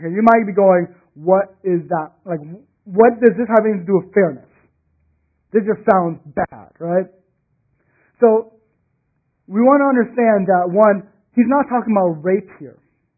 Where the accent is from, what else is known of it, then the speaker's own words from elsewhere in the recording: Texas, United States; And for me, being a Texan, I go, yes, that's absolutely correct, right?